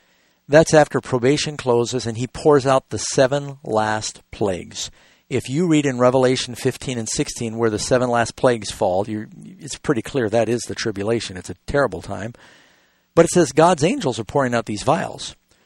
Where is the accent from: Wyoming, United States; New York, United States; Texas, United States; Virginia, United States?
New York, United States; New York City; Maybe that's because I grew up in New York City, but don't believe everything.